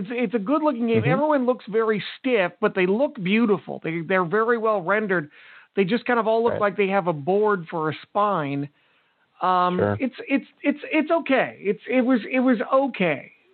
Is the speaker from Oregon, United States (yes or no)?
yes; Portland, Oregon, United States; See, I grew up in Portland, watching Portland wrestling, and we had a 20 count.